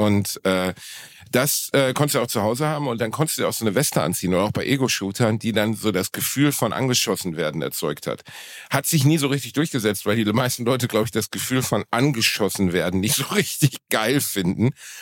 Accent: Gelsenkirchen, North Rhine-Westphalia, Germany; born or raised there

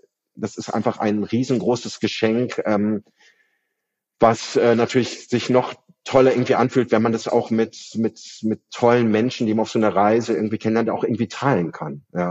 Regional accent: Bavaria, Germany; weil ich bin in Bayern aufgewachsen

